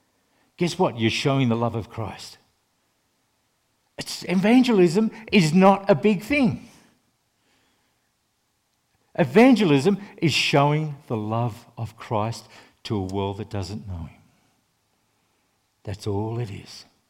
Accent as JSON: {"language": "English", "country": "Australia", "said": "he's a guy I had a lot of respect for, believe it or not, as an Australian, was John Kennedy."}